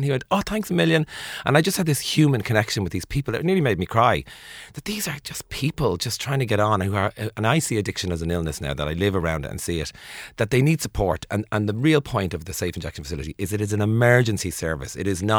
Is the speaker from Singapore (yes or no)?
no; Ireland; we've experienced addiction, all of us as Irish people, in some level, pretty much all of us, I'd say, safe to say.